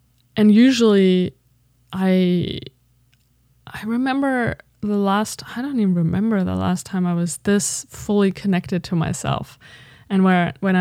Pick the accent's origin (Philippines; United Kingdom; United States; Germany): Germany; hey, you from Germany, I'm from Germany, woohoo.